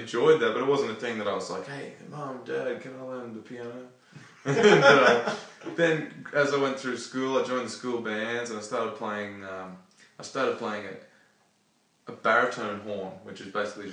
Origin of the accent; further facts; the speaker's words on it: Newcastle, North East England, United Kingdom; I grew up in Newcastle.